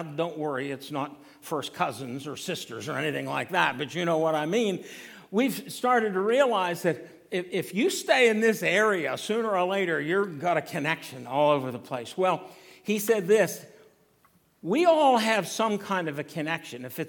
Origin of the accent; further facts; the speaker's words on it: Huntington, United States; Arlene grew up out in Entrecan. I grew up here in Huntington.